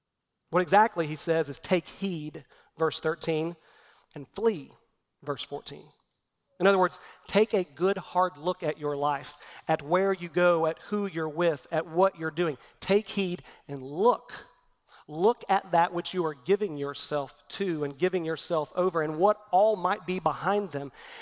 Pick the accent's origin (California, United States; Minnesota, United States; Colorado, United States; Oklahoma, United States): Oklahoma, United States; What about all of the casinos in my home state of Oklahoma that I cringe when I drive by them on I-35